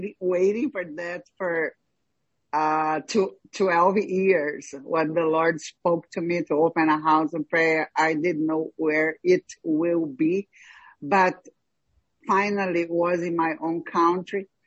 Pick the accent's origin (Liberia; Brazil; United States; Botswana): Brazil; I came recently from Brazil, from establishing a house of prayer in my own house out there in my own town.